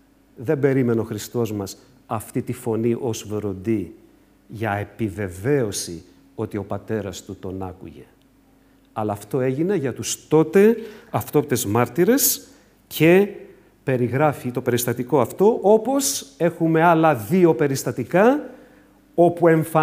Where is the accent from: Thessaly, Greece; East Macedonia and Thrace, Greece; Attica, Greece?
Attica, Greece; Piraeus; Και επειδή είμαι από τον Πειραιά, θα το πω πειραιώτικα